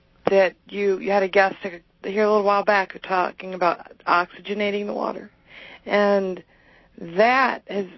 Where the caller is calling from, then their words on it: Janesville, Wisconsin, United States; I'm calling from Janesville, Wisconsin.